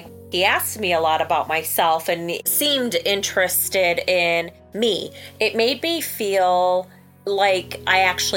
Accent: Iowa, United States; Well, I was born and raised in Iowa and I've stayed in Iowa my whole life.

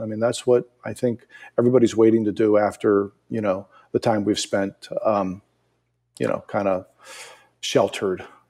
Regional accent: East Coast, United States; You know, I'm originally from the East Coast.

